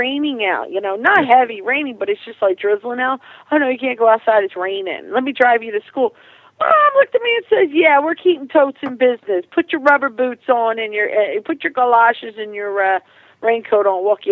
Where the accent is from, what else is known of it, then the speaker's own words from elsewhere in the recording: New Jersey, United States; also born or lived in Tennessee; I was born and bred in New Jersey as … when I went down to Tennessee, I just became